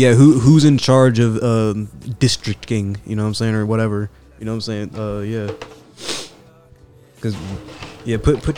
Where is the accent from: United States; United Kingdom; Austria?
United Kingdom; It's because it's funny and because we're British and because we understand jokes in that country.